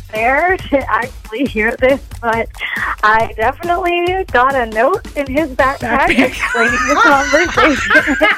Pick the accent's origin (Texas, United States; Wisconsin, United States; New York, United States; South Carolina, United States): Wisconsin, United States; Madison; I'm from Madison.